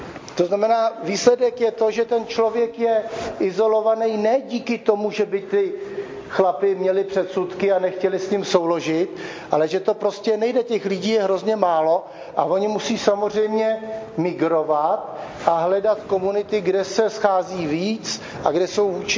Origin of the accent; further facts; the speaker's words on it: Vlachovo Březí, South Bohemian Region, Czechia; Já jsem vyrostl v Vlachově březí.